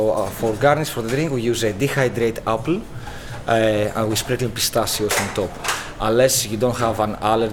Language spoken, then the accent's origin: English; Greece; English is a second language; also born or lived in Yorkshire; now in United Kingdom; Originally, I'm from Greece. You can tell from the accent. Or, as I say, I'm from the Greek side. You know, I lived enough years in Yorkshire, so I can call myself that I am from Greek side.